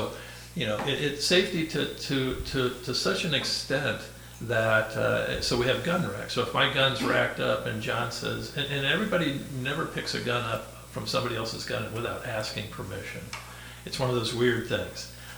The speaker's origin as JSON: {"language": "English", "town": "Omaha", "region": "Nebraska", "country": "United States", "tie": "born or raised there", "said": "I grew up in Omaha, not on a farm. John grew up in rural southern Illinois. I grew up in Omaha."}